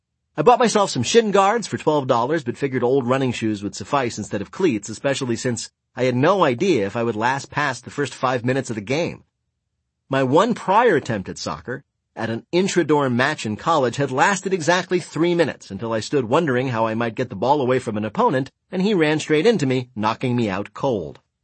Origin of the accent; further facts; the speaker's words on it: United States; blind to it because I'm an American.